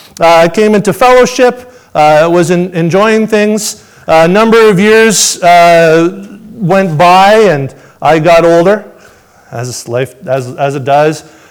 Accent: Sudbury, Ontario, Canada; Born and raised in Sudbury, grew up not in a Christian home

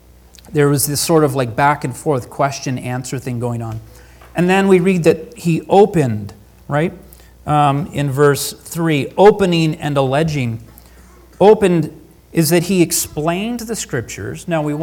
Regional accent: Canada; "Hey, you're not from around here. Where are you from?" I said, "Oh, I'm from Canada."

